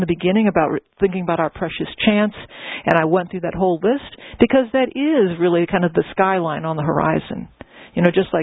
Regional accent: New Orleans, Louisiana, United States; I'm making plans right now to go visit my hometown, New Orleans, okay?

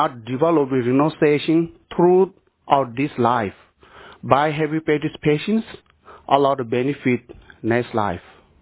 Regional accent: Tibet, China; English is a second language; Close my hometown, Eastern Tibet, they have very, very famous, knowledgeable, humble one Rinpoche.

